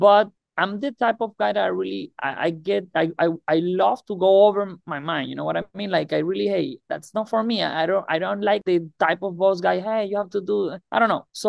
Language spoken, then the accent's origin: English; Venezuela; English is a second language; moved away as an adult; now in United States; all right? I'm from Venezuela. I have been living in the U.S. since 2012